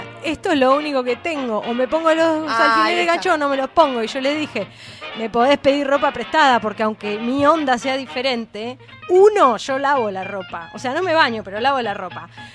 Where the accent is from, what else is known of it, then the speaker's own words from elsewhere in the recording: Buenos Aires, Argentina; Sí, yo soy de Balvanera